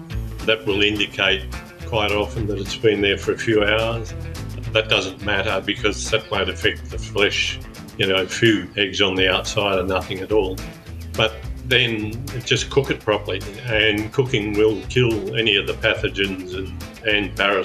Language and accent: English; Australia; As an Australian, I'm not allowed to have in my possession any native Australian fauna or part thereof without a permit.